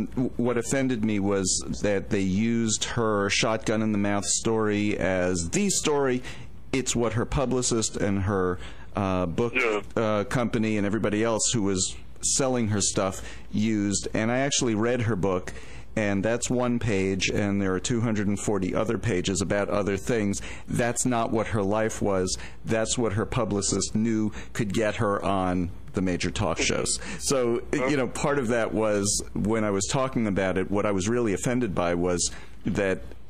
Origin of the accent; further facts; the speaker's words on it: New York, United States; now in Texas, United States; And I was from New York. I grew up in New York. I've been in Texas for more than 30 years.